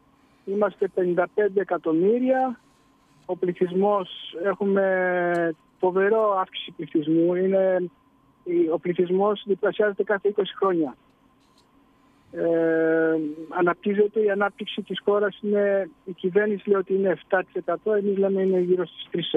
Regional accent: Greece; Είμαστε Έλληνες. Αγαπάμε την Ελλάδα. Σας αγαπάμε. Σας σκεφτόμαστε. Και όποτε σκεφτόμαστε την Ελλάδα, ειλικρινά, έχουμε παραπάνω δυστύχεια μέσα παραστοιχεία, γιατί θέλαμε να ήμασταν στην πατρίδα μας, αλλά δεν μπορούμε

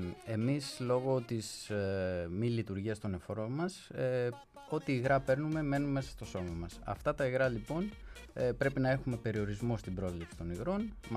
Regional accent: Agrinio, Western Greece, Greece; now in Crete, Greece; Είμαι από το Αγρίνιο.

